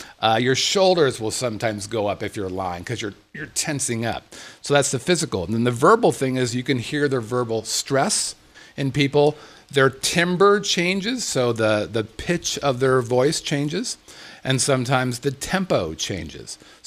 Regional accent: California, United States; Because I'm from Southern California.

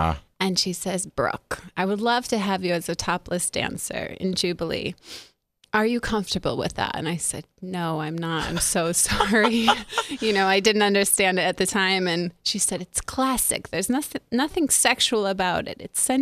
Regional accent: Iowa, United States; I'm from Iowa. I grew up in Iowa.

